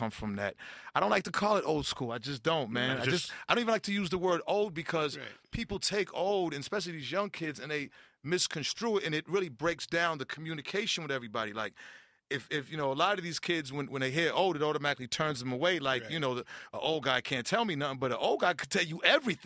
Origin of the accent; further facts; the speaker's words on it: Boston, Massachusetts, United States; I'm from Boston.